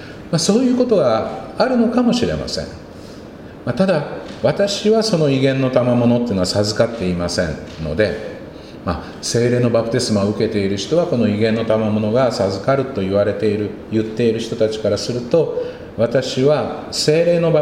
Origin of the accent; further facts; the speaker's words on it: Kansai, Japan; accent: Kansai dialect; 私は、まあ、日本語と関西弁との2カ国語しか喋れませんけれども